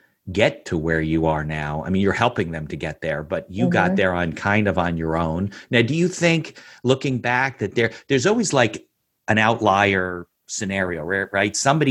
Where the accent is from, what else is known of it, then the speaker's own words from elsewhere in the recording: New Jersey, United States; I grew up in Jersey suburbs too.